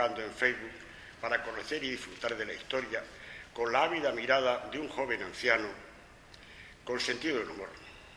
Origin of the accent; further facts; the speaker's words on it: Murcia, Region of Murcia, Spain; born there; now in Totana, Spain; Nací en Murcia... y hace 26 o 27 años que vivo en Totana.